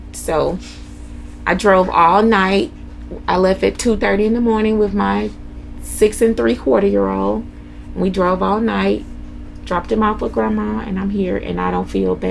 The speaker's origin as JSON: {"language": "English", "region": "Mississippi", "country": "United States", "said": "I did. I'm from Mississippi."}